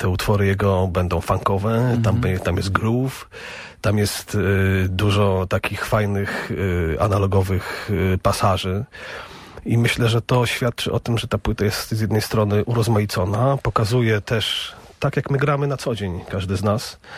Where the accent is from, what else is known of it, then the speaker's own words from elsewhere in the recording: Elbląg, Warmian-Masurian Voivodeship, Poland; z miastem, z którego ja pochodzę, z Elblągiem